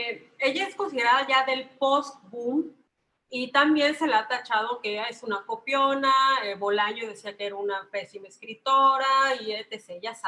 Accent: Mexico; yo soy mexicana y pues, hay muchas, ¿no?

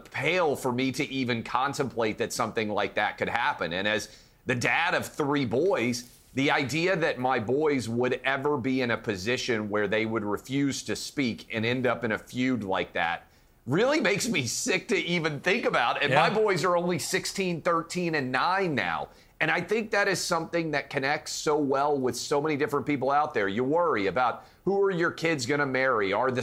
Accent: United States; And look, I am an American who is obsessed with the royal family

